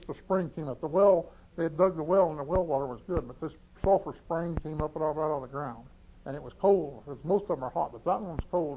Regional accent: Fort Gibson, Oklahoma, United States; born there; also born or lived in Arizona; Yeah, I was born just outside of Fort Gibson, Oklahoma. The earliest thing, my memories, is when we lived in Arizona, about 1929.

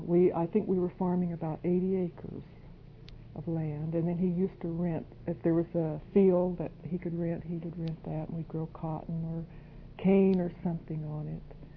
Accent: Lena, Oklahoma, United States; born there; I was born in Lena, Oklahoma. It's spelled L-E-N-N-A, Lena, Oklahoma. July 13th, 1922.

